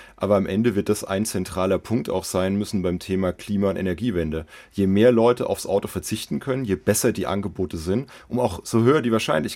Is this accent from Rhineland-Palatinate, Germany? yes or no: yes; Rhineland-Palatinate, Germany; Ich nehme die Südpfalz auch mal hier als Beispiel. In meiner Heimat sind nur 4% der Dachflächen